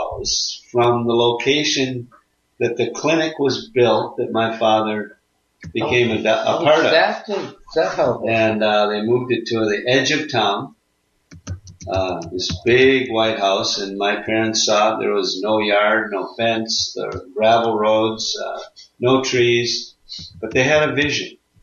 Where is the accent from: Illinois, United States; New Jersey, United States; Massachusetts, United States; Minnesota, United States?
Illinois, United States; Evanston; also born or lived in Chicago; now in Virginia, United States; Well, I was born in Chicago. I was the fourth born of five kids to my parents, and we lived in a suburb north of Chicago, Evanston.